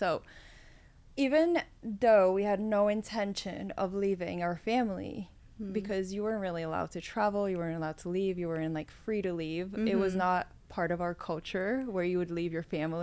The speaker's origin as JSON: {"language": "English", "country": "Bulgaria", "moved": "yes", "lives_now": "United States", "said": "I love talking about where I'm from. I have such a deep connection to it. I'm originally from Bulgaria."}